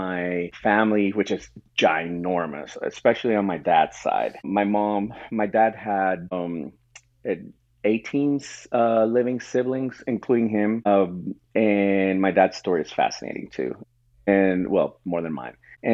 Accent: Puerto Rico; They worked for the power company in Puerto Rico. I grew up in Puerto Rico. I went to school in Puerto Rico.

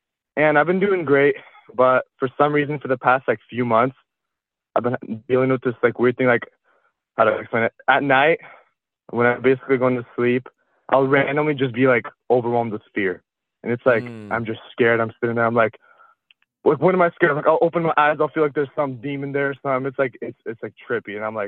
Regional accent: Vancouver, Washington, United States; I'm from Vancouver, Washington.

